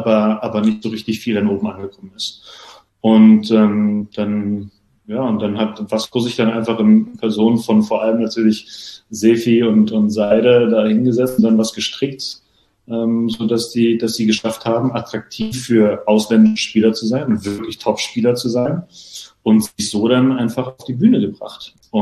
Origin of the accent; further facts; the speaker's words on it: Berlin, Germany; now in Hannover, Germany; ich bin 32, gebürtige Berliner und dementsprechend auch groß geworden bei Spandau 04, mein Heimatverein, mittlerweile in der vierten Saison bei Waspo und dementsprechend ist auch wohnhaft in Hannover